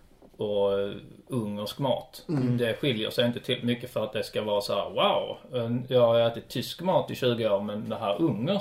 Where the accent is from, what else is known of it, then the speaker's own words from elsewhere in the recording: Sweden; vi, som svensk nu helt plötsligt äter för första gången testa thai-mat